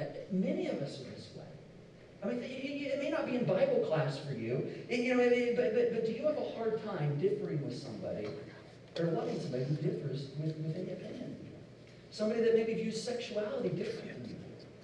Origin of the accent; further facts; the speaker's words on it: Indianapolis, Indiana, United States; I can remember growing up, I grew up on the east side of Indianapolis.